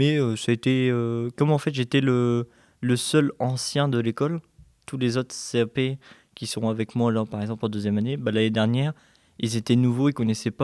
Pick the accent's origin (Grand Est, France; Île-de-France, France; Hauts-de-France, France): Hauts-de-France, France; Maubeuge; born there; now in Sémery, France; j'ai 18 ans et j'habite à Sémery, dans l'Avesnois. Je suis né à Maubeuge